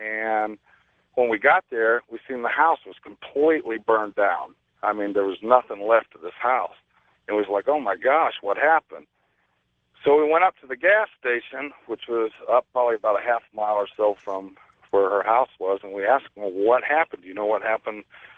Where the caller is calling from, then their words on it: Peoria, Illinois, United States; I'm calling from Central Illinois.